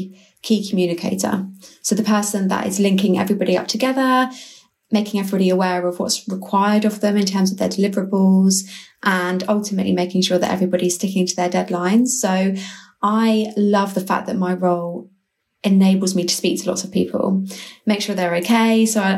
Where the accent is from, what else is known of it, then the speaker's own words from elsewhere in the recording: Dover, South East England, United Kingdom; And it's actually in my hometown of Dover, which is fantastic. It's right on my doorstep.